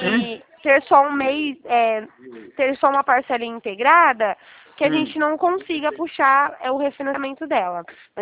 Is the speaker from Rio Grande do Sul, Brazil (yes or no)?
no; Araras, São Paulo, Brazil; Eu sou de Araras mesmo.